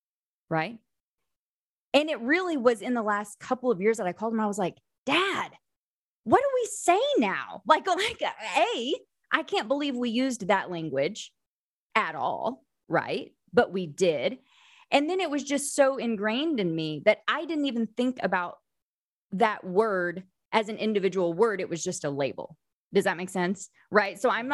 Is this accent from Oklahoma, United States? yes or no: yes; Oklahoma, United States; when I was growing up in Oklahoma, 12 years of Oklahoma history in my textbooks